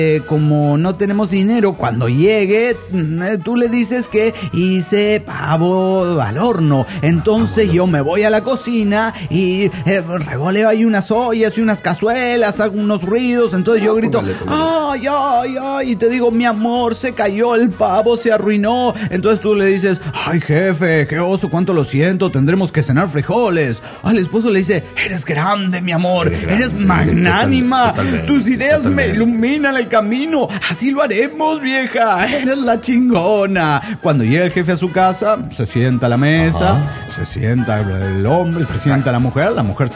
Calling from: Huaraz, Ancash, Peru; De Huaraz, Perú.

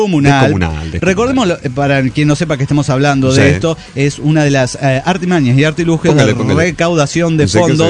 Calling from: Saltillo, Coahuila, Mexico; de Saltillo, Coahuila, México.

